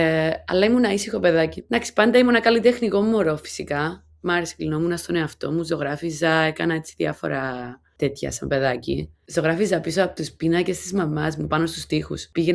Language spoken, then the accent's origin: Greek; Cyprus; δεν ήταν καθόλου στα πλάνα μου μεγαλώνοντας στην Κύπρο